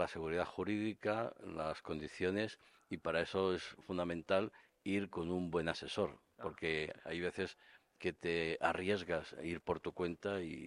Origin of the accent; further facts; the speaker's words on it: Spain; nuestra forma de ser como españoles y nuestra forma de hacer negocios